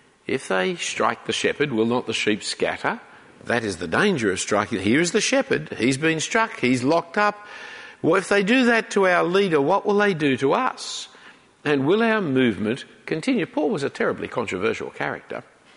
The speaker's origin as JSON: {"language": "English", "town": "Sydney", "region": "New South Wales", "country": "Australia", "tie": "born or raised there", "said": "I grew up in Sydney, I lived in Sydney"}